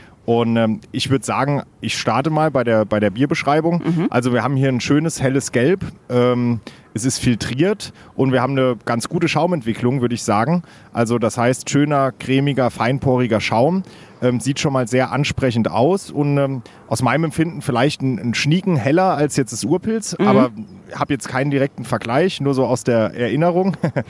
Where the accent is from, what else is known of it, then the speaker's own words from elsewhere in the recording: Homburg, Saarland, Germany; Und ich freue mich umso mehr, dass wir heute tatsächlich in meiner Heimat sind, nämlich in Homburg.